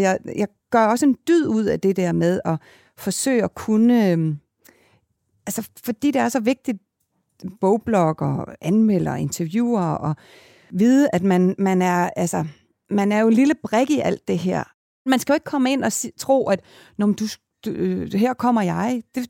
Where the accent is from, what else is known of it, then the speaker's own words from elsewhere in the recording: Kalundborg, Zealand, Denmark; born there; jeg er født i Kalundborg, og det der provincielle